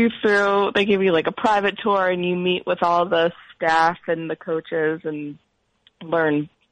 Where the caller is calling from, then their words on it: Philadelphia, Pennsylvania, United States; I'm calling from Philadelphia.